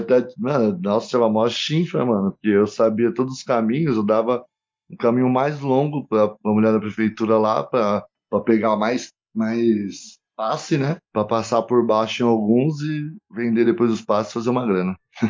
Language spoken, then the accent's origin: Portuguese; São Paulo, Brazil; Cruzava a cidade, eu sou daqui da Oeste, vai.